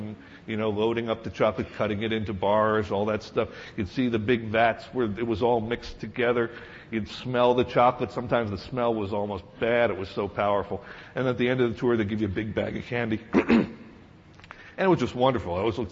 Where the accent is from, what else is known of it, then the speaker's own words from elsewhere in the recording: Pennsylvania, United States; when I was a little kid, my family, I grew up in Pennsylvania, and my family used to take vacations to Hershey.